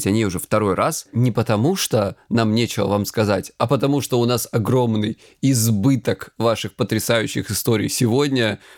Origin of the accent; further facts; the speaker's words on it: Krasnodar Krai, Russia; мне 36 лет, я психолог, я мужик, я лысый и я с Кубани.